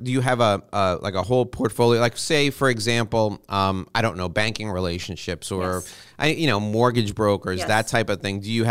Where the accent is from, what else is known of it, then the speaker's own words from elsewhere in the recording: New York, United States; I'm from New York, so I say niche